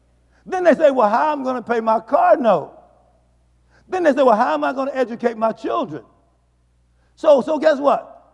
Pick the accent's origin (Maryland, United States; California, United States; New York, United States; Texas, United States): Maryland, United States; Baltimore; See, I came from Baltimore, BMO, where you see mo and do mo